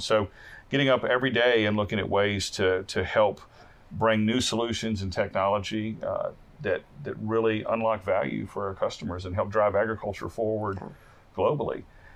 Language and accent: English; Virginia, United States; So I'm actually from southeastern Virginia is where I grew up. And my family was in the farm equipment business.